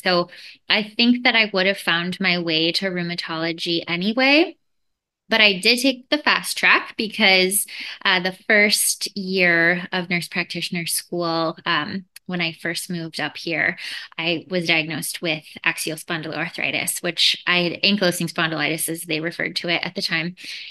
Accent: California, United States; now in Seattle, United States; I'm from California originally, and I moved up to Seattle for grad school.

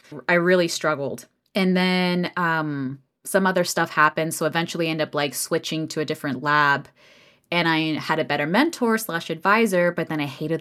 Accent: Florida, United States; now in Nashville, United States; so I'm based outside of Nashville, Tennessee, but grew up in Florida.

